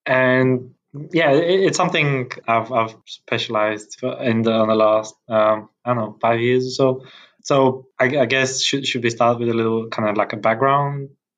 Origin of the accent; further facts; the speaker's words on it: Bulgaria; it's a weird one, I guess. Actually, I was born and raised in Bulgaria